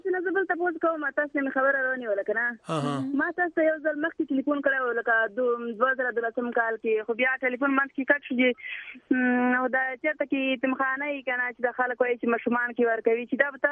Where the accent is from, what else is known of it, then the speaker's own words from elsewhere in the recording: Khyber Pakhtunkhwa, Pakistan; now in Faisalabad, Pakistan; نو مونږ وزیرستان کې مونږ د وزیرستان یو